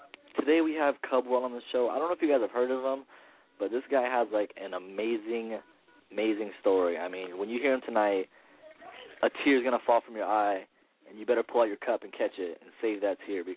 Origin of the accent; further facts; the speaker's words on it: Hawaii, United States; I hate that I can't say it, and I'm Hawaiian.